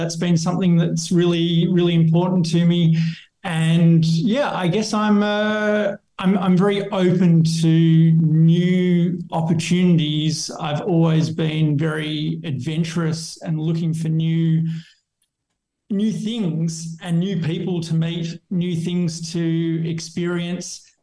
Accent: Australia; also born or lived in Papua New Guinea; I'm Australian. My mum's German. My dad was born in what's now Croatia. And I grew up in different places.

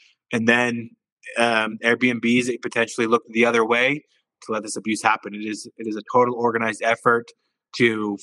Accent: United States; now in Wyoming, United States; I'm very aware that I am an American male who visits Colombia but lives in Wyoming.

